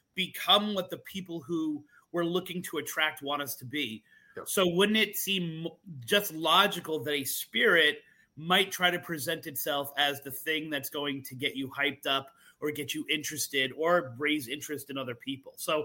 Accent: Massachusetts, United States; Of course, I'm from Massachusetts, right? Like, we went to Salem every other year for a field trip.

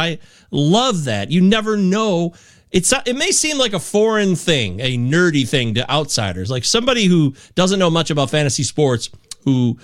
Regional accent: Detroit, Michigan, United States; I'm from Detroit, so of course, yeah, love me some

